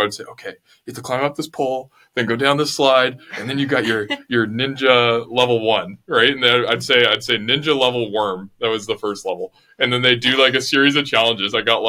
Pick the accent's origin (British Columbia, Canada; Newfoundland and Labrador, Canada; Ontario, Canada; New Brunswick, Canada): Ontario, Canada; Collingwood; It was back in my hometown of Collingwood, Ontario.